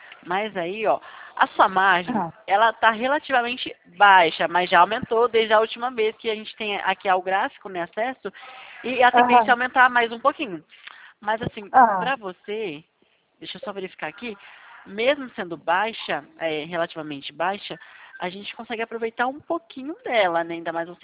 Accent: Maceió, Alagoas, Brazil; now in São Paulo, Brazil; eu moro atualmente, estou trabalhando para o escritório de São Paulo, interior. Mas eu sou mesmo de Alagoas, aí na capital, né, Maceió.

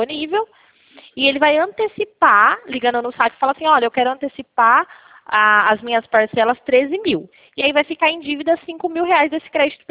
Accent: Pirassununga, São Paulo, Brazil; Na verdade, eu sou de Pirassununga, eu sou do estado de São Paulo, mas eu sou de Pirassununga

